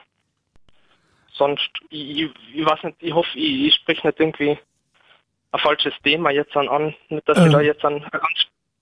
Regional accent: Tyrol, Austria; aber zum Beispiel bei uns in Osttirol ist es so, dass wir eine Ausländerquote von ungefähr 2,7% haben

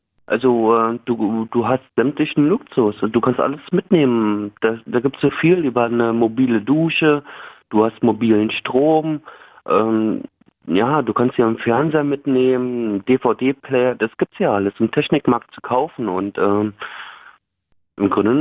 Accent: Germany; Wir als Deutsche sind, also so deutsche Staatsbürger sind sowieso irgendwie überall gern gesehen.

